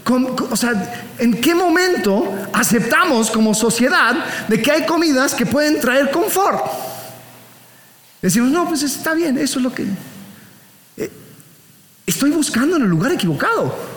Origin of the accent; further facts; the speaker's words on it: Miami, Florida, United States; Creciendo en Miami, yo pude ver, Miami es una ciudad interesante